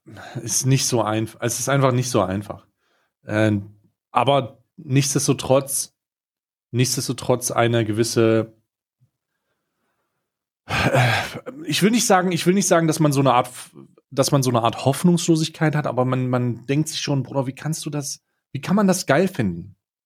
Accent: East Germany, Germany; als Bewohner oder Mitglied der Gemeinschaft da oder der als Ostdeutscher selber

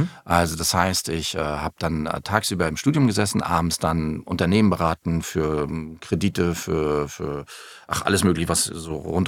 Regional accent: Wismar, Mecklenburg-Vorpommern, Germany; geboren bin ich in Wismar 1977, also bin jetzt 47 Jahre jung, bin in Wismar aufgewachsen, bin lange Zeit dort geblieben, habe in der Stadt gelebt, bin dann ein bisschen in den Speckgürtel gezogen später, Mitte 20 oder so.

